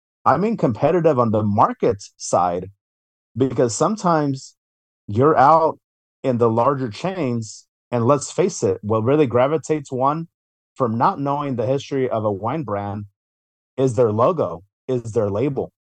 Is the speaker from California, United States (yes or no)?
yes; California, United States; now in Oregon, United States; I feel, as for myself growing up in the Bay Area, you know, closed mouths did not get fed.